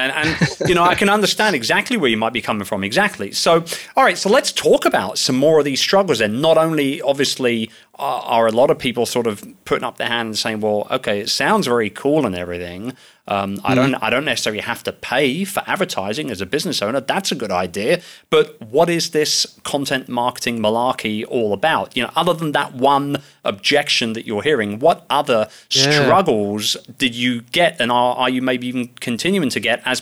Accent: United Kingdom; even being a Brit myself, like my mindset is that, you know, I go back to the UK regularly and whatnot

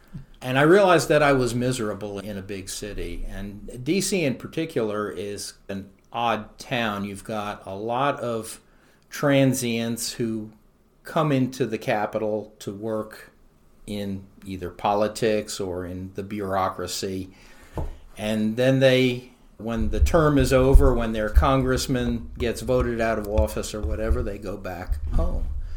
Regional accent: Passaic, New Jersey, United States; born there; I was born in Passaic, New Jersey, which is a little ways across the Hudson River from Manhattan, so it was a suburb of greater New York.

